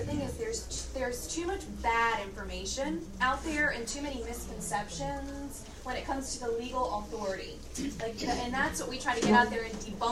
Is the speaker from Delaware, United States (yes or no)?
yes; Seaford, Delaware, United States; I'm from Seaford, Michelle's from Laurel, we're local girls, and we are extremely passionate about getting this word out to people in our community that need it.